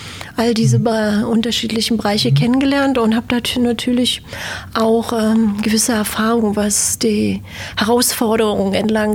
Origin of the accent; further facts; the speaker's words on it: Berlin, Germany; Ich bin in Berlin aufgewachsen, bin hier zur Schule gegangen